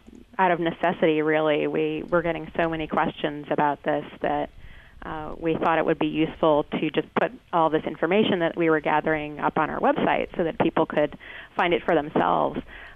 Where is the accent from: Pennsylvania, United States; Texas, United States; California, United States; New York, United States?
New York, United States; Webster; I am. I'm actually from Webster.